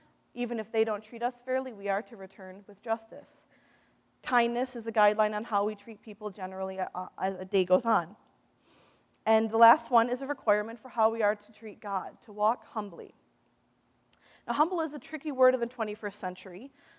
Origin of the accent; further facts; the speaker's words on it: Midwest, United States; accent: Midwestern; My Midwestern accent sometimes messes that up.